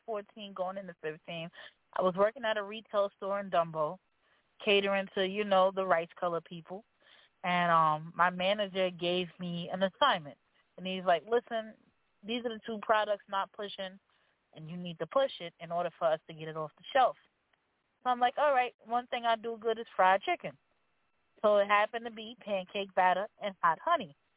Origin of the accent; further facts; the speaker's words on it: Brooklyn, New York, United States; I'm from Brooklyn, like my hometown Bushwick. We hustlers out there.